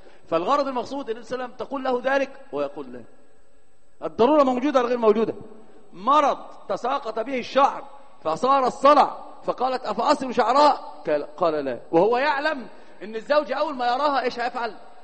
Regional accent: Egypt; يعني الإشارب اللي يسموه شارب عندنا في مصر

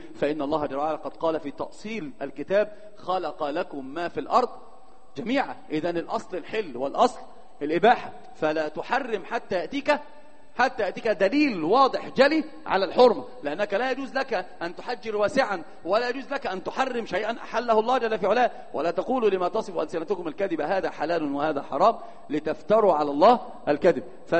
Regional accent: Egypt; يعني الإشارب اللي يسموه شارب عندنا في مصر

